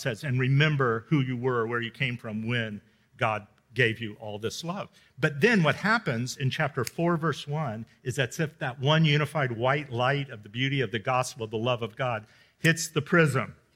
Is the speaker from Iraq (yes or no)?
no; Miami, Florida, United States; I grew up in Miami. I went to sea camp in the Keys, oceanography camp in the summers.